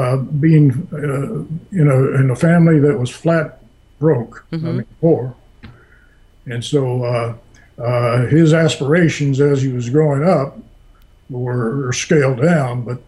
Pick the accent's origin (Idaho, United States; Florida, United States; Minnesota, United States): Florida, United States; Key West; Prior to that, I had not heard much about it, even being born and raised in Key West.